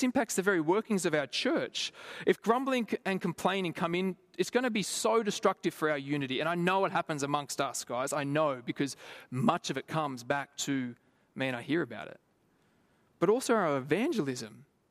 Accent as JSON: {"language": "English", "town": "Lithgow", "region": "New South Wales", "country": "Australia", "said": "It was similar to me when I moved from Lithgow. When I moved from Lithgow and I was wearing my three necklaces"}